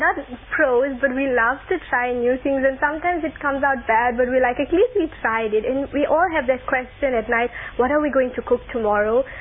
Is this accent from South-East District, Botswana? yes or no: yes; Lobatse, South-East District, Botswana; Yes, I'm from Lobatse.